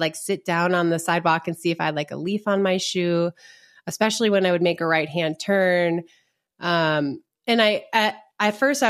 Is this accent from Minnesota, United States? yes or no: yes; Minnesota, United States; I'm from Minnesota